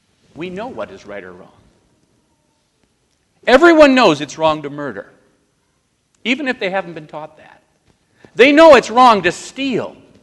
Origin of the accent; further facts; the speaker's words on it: Minnesota, United States; And like I said, I'm from Minnesota. I'm in Minnesota.